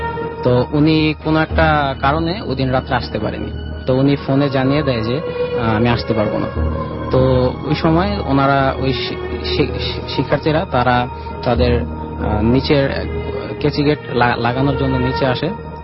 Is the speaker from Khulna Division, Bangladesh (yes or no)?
no; Dhaka, Dhaka Division, Bangladesh; আমি যাত্রাবাড়ির কোনাপাড়া থেকে এসেছি।